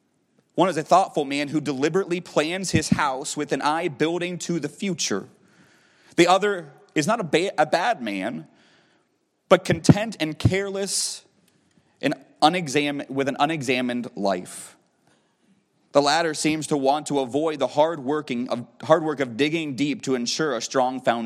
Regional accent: United States; If you're not aware, I am an American. Before Honduras, I had never been out of the country

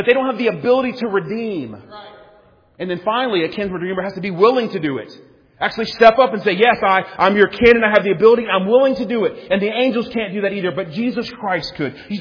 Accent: United States; I'm thankful that I'm an American. I wouldn't want to be in any other country in the world today.

